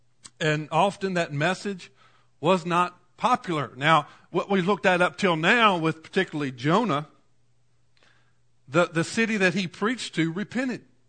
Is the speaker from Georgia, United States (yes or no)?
no; Prospect, Virginia, United States; Well, I'm from Prospect. That was just to the west of Farmville. And so that's how we identify where we're from, because it's a little small town.